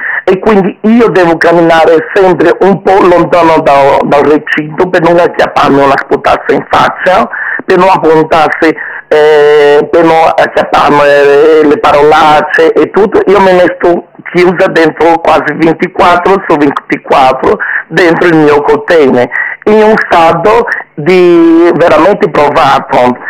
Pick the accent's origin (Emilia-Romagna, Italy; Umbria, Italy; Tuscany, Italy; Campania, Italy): Campania, Italy; Naples; sono cresciuta a Napoli, amo Napoli, la metà del mio cuore è napoletano, metà di me è napoletana. Perché io sono arrivato in Italia quando ero un ragazzino che avevo 17 anni